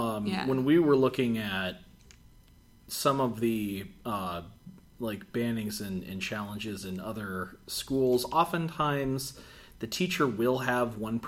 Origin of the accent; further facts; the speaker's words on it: United States; that's where someone like the New Zealand censor really bothers me as an American.